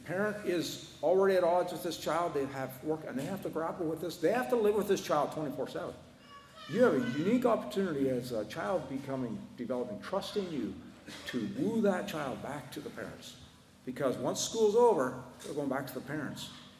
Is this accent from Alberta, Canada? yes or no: yes; Duchess, Alberta, Canada; She's not my aunt, but we grew up knowing her in Dutchess, Alberta. I grew up in Dutchess, Alberta.